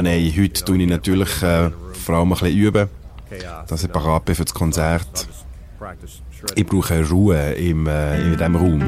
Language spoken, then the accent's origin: German; Detroit, Michigan, United States; Das war eine Brücke in Detroit, wo ich aufgewachsen bin, wo über die Stadt übergeht.